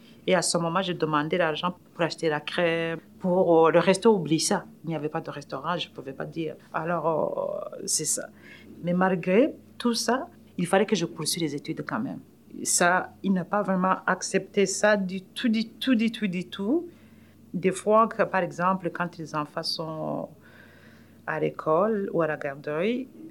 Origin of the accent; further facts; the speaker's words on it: Burundi; accent: African; now in Canada; Moi, je garde mon accent quand même un peu africain. Je n'aimerais pas que mes enfants aillent vivre au Burundi si j'ai le pouvoir